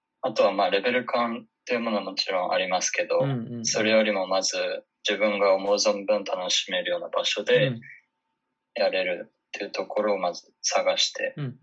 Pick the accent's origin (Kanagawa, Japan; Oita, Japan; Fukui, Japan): Fukui, Japan; 地元は福井県です。